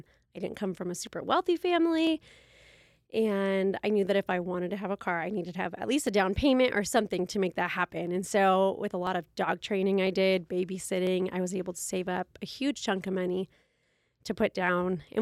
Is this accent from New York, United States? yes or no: no; California, United States; also born or lived in Fairbanks, Alaska; And I was from Southern California, so very different places, and ended up dating.